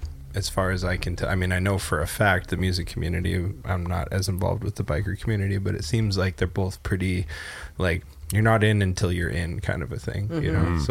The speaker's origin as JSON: {"language": "English", "country": "Canada", "tie": "born or raised there", "said": "the town I grew up in Canada was like 1,200 people."}